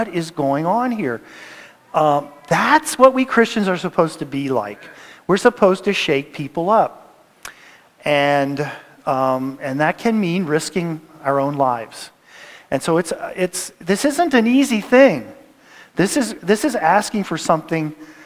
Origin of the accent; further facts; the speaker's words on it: Washington, District of Columbia, United States; I'm from Washington, D.C. originally.